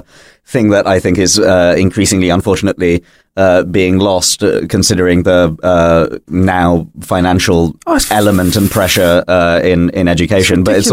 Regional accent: London, United Kingdom; because I grew up in London, my parents very kindly were like, you can live with us until you can afford both rent and food.

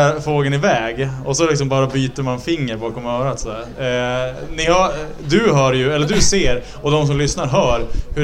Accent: Sund, Västernorrland County, Sweden; Jag är född och uppvuxen i Sund, strax söder om Örnsköldsvik. Jag har inte flyttat på mig jättemycket när det gäller liksom folkbokföringsadress så, utan jag bor på den gård jag är uppväxt på och numera ägare till.

